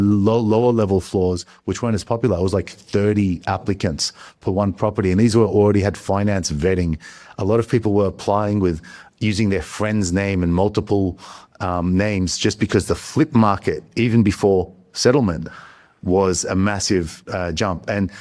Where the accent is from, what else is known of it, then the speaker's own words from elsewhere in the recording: Melbourne, Victoria, Australia; I'm from Melbourne, Australia.